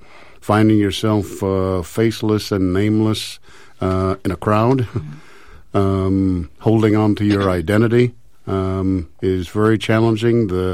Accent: Midwest, United States; moved away as an adult; Well, I came out to California from the Midwest in the mid-70s to go to college.

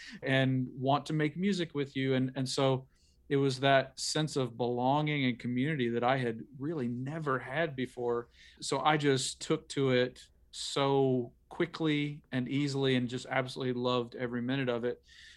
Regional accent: McMinnville, Tennessee, United States; I grew up in Warren County here in Middle Tennessee in a town called McMinnville.

